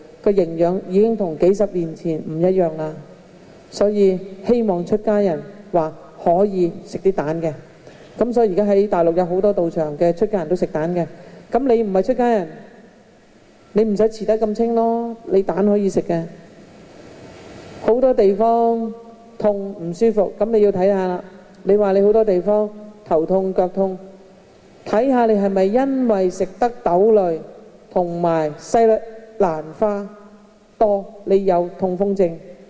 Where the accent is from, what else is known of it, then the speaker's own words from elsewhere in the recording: Hong Kong; 看看我们香港人有没有这样的福，知不知道？